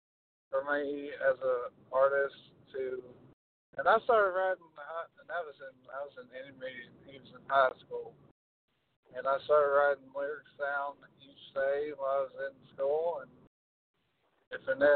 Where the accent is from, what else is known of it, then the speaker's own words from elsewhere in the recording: East Texas, Texas, United States; also born or lived in Jefferson, Georgia; Well, I'm originally from Jefferson, Georgia, and I grew up in East Texas.